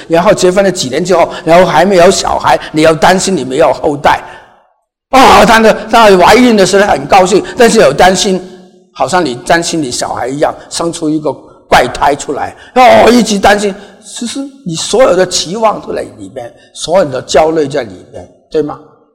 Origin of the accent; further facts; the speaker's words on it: Guangdong, China; 不是我们广东人的东西。